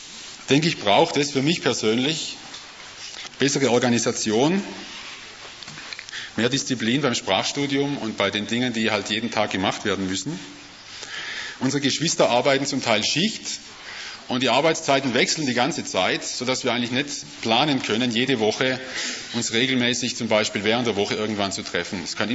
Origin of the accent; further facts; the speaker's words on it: Ingelfingen, Baden-Württemberg, Germany; now in Bitola, North Macedonia; ich bin dann letztes Jahr im Juni umgezogen. Ich komme aus Ingelfingen in Deutschland, von einer relativ kleinen Gemeinde